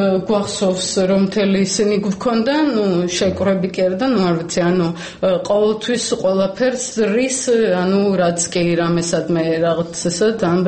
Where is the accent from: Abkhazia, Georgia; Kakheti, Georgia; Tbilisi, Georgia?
Abkhazia, Georgia; Sukhumi; born there; სოხუმის რაიონის რადიო მაუწყებლობაში ვმუშაობდი. Ну, აქ მე დაბადებული ვარ